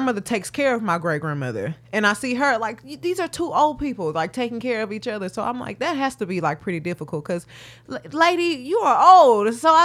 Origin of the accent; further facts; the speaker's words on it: Houston, Texas, United States; I'm from Houston, Texas.